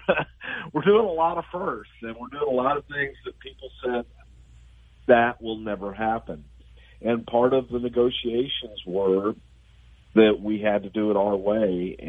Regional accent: the South, United States; just growing up in the South, being around a lot of those Baptist tent shows and traveling evangelist all over the place

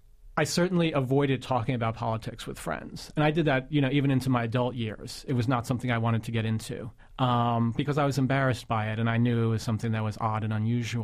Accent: Pittsburgh, Pennsylvania, United States; also born or lived in Brooklyn; I was born in Brooklyn. We moved to Pittsburgh. We moved around in Pittsburgh, neighborhood to neighborhood. So it was very hard for me to feel like I had roots anywhere.

